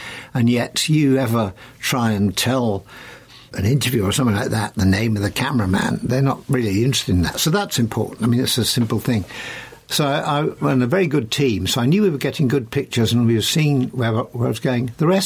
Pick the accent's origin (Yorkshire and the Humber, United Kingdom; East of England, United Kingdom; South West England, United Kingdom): Yorkshire and the Humber, United Kingdom; Sheffield; I knew that I was brought up in Sheffield.